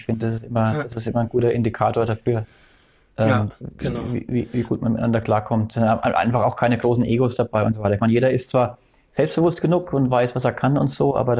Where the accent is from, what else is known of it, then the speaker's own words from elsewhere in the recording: France; German is a second language; now in Germany; ich habe halt mein Fulda gearbeitet, aber ich bin eigentlich aus Frankreich.